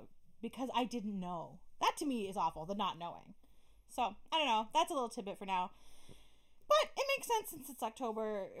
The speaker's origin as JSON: {"language": "English", "country": "Canada", "said": "Canadian Thanksgiving Day, by the way. We're Canadian"}